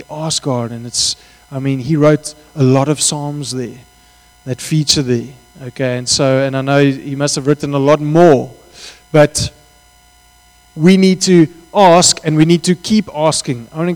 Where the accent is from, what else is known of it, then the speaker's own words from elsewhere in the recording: Table View, Western Cape, South Africa; You know, I'm from Tableview. Tableview is a bit of a different place. It's a nice place to live.